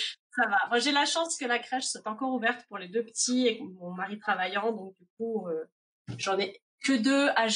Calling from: France; alors je suis aux États-Unis, dans l'Indiana, je suis originaire de France.

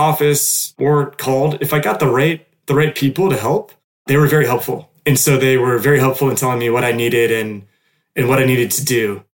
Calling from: France; I'm speaking from France.

